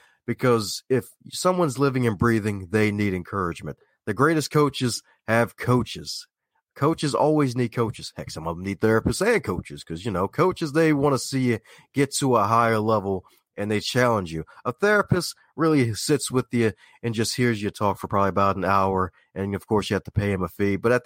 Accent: Baltimore, Maryland, United States; accent: Southern; But yeah, I'm actually from Baltimore, believe it or not.

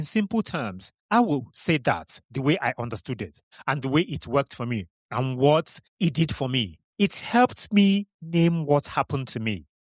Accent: Kano, Nigeria; I mentioned this last week's episode where I said where I grew up in Kano

